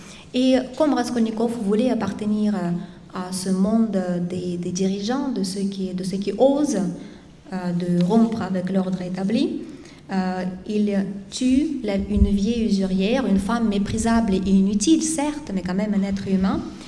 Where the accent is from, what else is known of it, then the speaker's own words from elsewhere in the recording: Russia; French is a second language; moved away as an adult; now in France; comme beaucoup de Russes